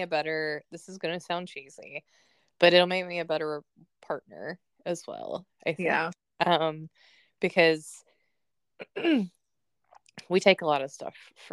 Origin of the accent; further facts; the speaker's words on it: the South, United States; I'm from the South, so food was always like, I was constantly taking casseroles to people with my grandma.